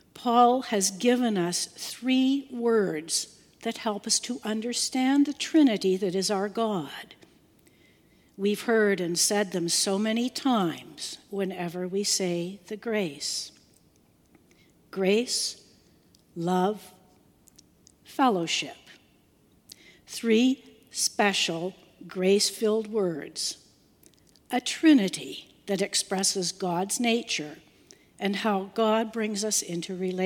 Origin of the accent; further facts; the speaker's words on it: Waterford, Munster, Ireland; Many years ago, growing up in Waterford, I had the somewhat unusual privilege of being part of two church communities.